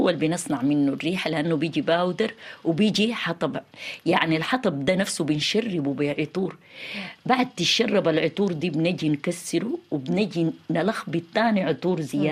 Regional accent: Sudan; أنا يعني فخورة بإني أنا أكون سودانية

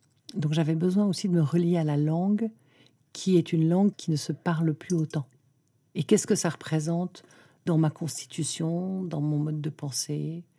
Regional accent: Geneva, Switzerland; born there; moi je suis née à Genève

